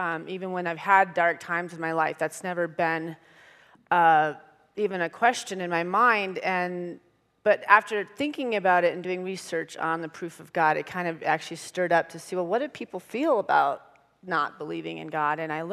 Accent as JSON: {"language": "English", "town": "Boulder", "region": "Colorado", "country": "United States", "tie": "born or raised there", "said": "I grew up here in Boulder, so it's hard to leave your whole life because everybody's here. A lot of us are still here."}